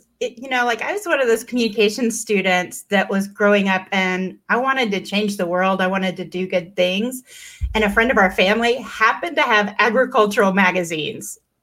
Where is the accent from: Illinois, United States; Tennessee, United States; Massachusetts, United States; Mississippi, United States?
Tennessee, United States; Memphis; So I'm from Memphis.